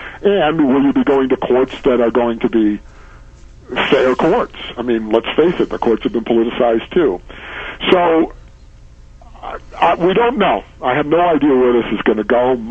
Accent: Chicago, Illinois, United States; But I'm from Chicago, where they have districts that go for 12 hours of driving in circles

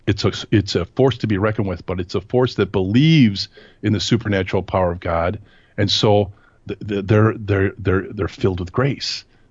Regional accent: Wisconsin, United States; I grew up in Wisconsin, so the Green Bay Packers, right?

